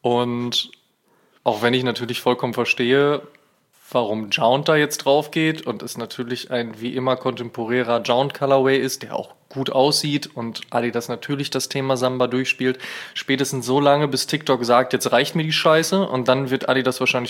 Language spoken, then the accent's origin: German; Berlin, Germany; ich komme aus Berlin